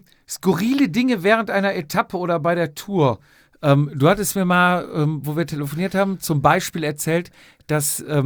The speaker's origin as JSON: {"language": "German", "region": "England", "country": "United Kingdom", "said": "ich bin Engländer"}